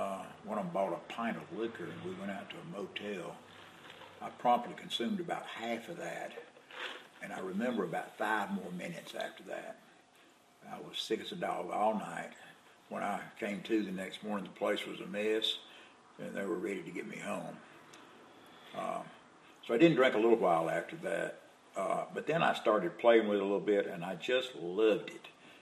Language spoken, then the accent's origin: English; Rome, Georgia, United States; born there; I was born in Rome, Georgia, 1940. One of six children.